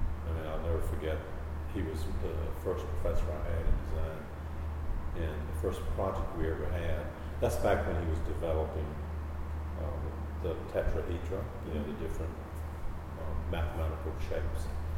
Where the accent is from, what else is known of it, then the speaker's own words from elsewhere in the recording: Spivey's Corner, North Carolina, United States; Well, I'm from Eastern North Carolina. Not one specific place. My father was a Baptist minister, and we moved every 3 years. So the place I graduated from high school was Spivey's Corner, North Carolina.